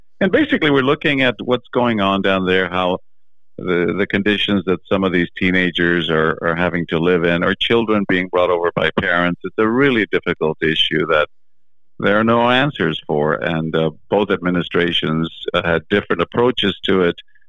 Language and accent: English; San Antonio, Texas, United States; also born or lived in New York; now in Dallas, United States; Right now I'm in Dallas, getting ready to go to the border and do a story, the immigration story there. You know, originally born and raised in San Antonio, and then lived between Dallas and New York